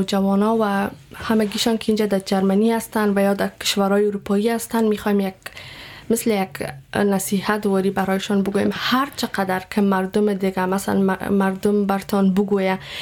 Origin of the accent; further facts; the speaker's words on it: Afghanistan; now in Germany; ما از افغانستان به آلمان آمدیم